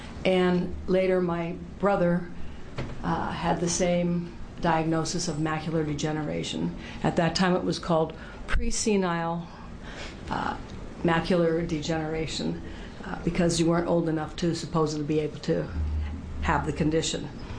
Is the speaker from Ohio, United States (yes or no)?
no; Salem, Oregon, United States; also born or lived in Arizona / Texas / California / New Jersey; I was raised in Salem, Oregon, and I graduated from South Salem High School.